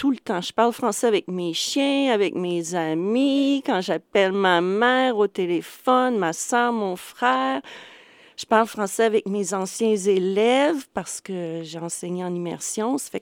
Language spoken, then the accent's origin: French; Ottawa, Ontario, Canada; also born or lived in Montreal; Ah, ben je suis née à Montréal, mais j'ai vraiment grandi à Ottawa parce que mon père a eu un emploi à Ottawa, alors j'ai déménagé à Ottawa à l'âge de 10 ans.